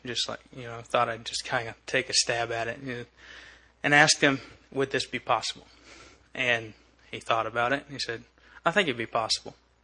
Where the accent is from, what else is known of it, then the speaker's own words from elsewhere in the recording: Georgia, United States; where are you from? Georgia.